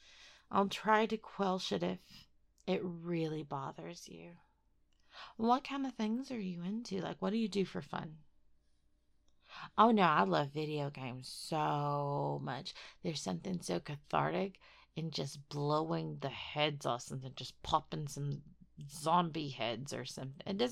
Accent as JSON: {"language": "English", "town": "Dallas", "region": "Texas", "country": "United States", "said": "I'm personally, I know I don't live there anymore, but I'm personally from Dallas, Texas."}